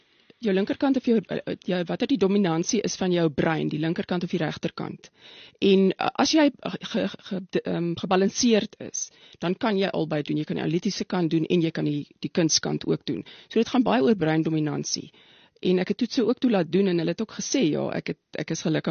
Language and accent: Afrikaans; Strand, Western Cape, South Africa; also born or lived in Pretoria; Dit is toch interessant, ek is in Pretoria gebore, maar ons is toe in die strand het ek groot geword